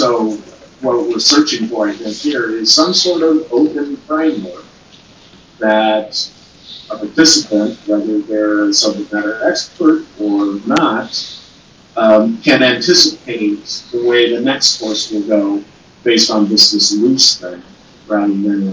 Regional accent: United States; I'm American, you are both Canadian, right?

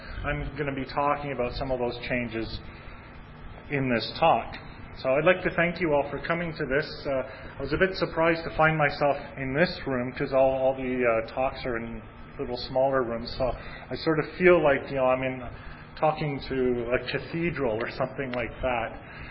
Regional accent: Moncton, New Brunswick, Canada; I'm from Moncton, New Brunswick

